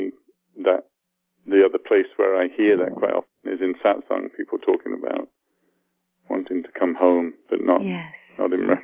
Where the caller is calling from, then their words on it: England, United Kingdom; I'm calling you from England.